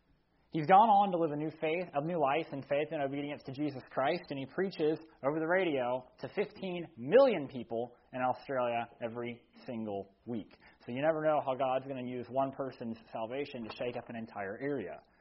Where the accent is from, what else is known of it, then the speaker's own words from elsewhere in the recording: Green Pond, United States; We're from Green Pond. Oh, yeah, okay, you're local. We're local.